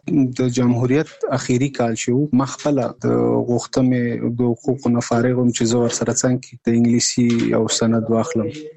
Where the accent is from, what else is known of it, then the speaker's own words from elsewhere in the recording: Nangarhar, Afghanistan; now in Kabul, Afghanistan; زموږ کور په ننګرهار کې دی، زه په کابل کې یم،